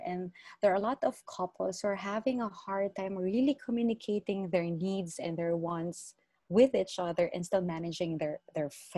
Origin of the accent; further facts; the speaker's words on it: Philippines; Just imagine I'm from Philippines and you're there in US